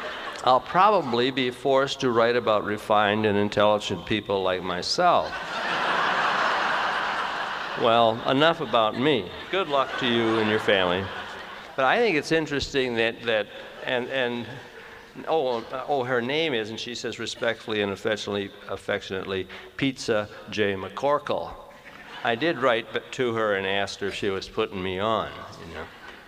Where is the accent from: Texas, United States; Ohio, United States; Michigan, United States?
Michigan, United States; Detroit; from Detroit.